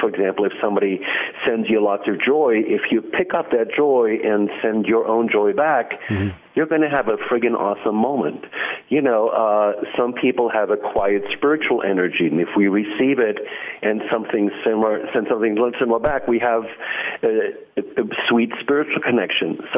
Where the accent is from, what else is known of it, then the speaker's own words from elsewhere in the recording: Germany; And I'm originally from Germany, so he said that's part of your German upbringing.